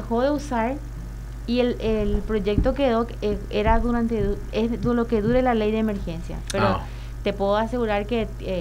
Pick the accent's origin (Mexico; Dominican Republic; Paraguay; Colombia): Paraguay; Así somos los paraguayos, esa es nuestra idiosincrasia